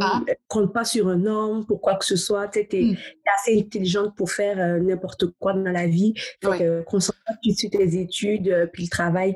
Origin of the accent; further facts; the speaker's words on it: Burkina Faso; moved away as an adult; now in Canada; Fait que je suis originaire du Burkina Faso, qui est un petit pays en Afrique de l'Ouest. Alors, fait que j'ai vraiment grandi, je suis née là-bas, j'ai grandi là-bas jusqu'à mes 18 ans